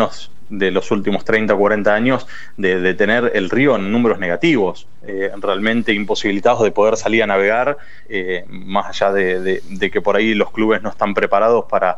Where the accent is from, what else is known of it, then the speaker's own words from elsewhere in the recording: San Pedro, Buenos Aires Province, Argentina; cada vez que nos toca salir o andar de visita por algún lugar y decir que sos de San Pedro